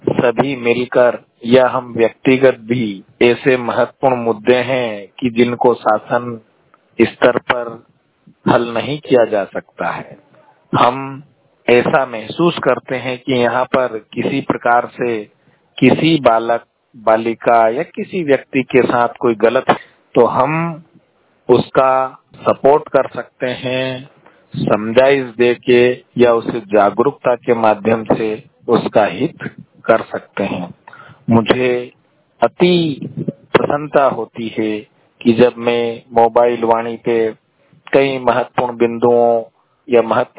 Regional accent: Madhya Pradesh, India; मैं देवास जिले से हूँ

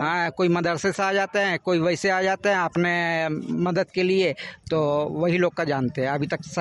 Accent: Bihar, India; moved away; हम तो बिहार से हैं, लेकिन हमने यहाँ आके रह गए।

